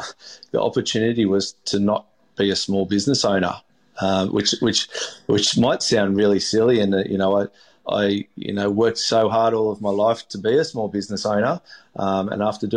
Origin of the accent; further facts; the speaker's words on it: Melbourne, Victoria, Australia; I grew up in Melbourne on Port Phillip Bay